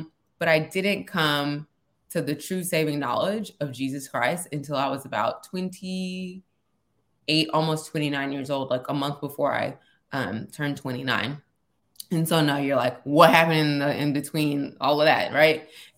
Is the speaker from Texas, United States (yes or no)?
yes; Houston, Texas, United States; born and raised in Houston, Texas. I am a proudly half Nigerian.